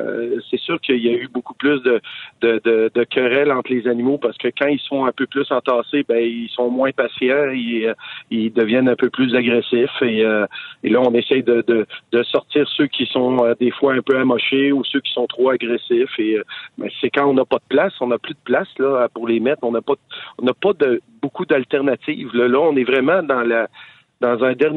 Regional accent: Quebec, Canada; Au Québec, là, on est capable de fournir les abattoirs du Québec, nous autre

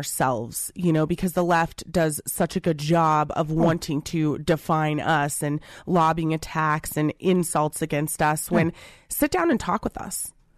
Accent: Aurora, Colorado, United States; I'm born and raised in Aurora. Aurora's my hometown. I went to Overland High School. Very diverse school. Very diverse background, how I grew up.

